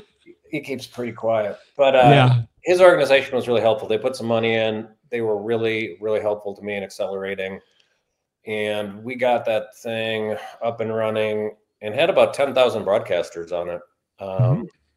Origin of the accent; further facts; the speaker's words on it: Chicago, Illinois, United States; I'm a Chicagoan. I was doing websites for financial institutions back in like 95-ish.